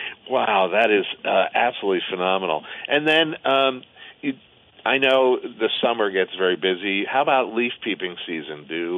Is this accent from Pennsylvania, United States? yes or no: yes; Pennsylvania, United States; Which is what I grew up with back in Pennsylvania.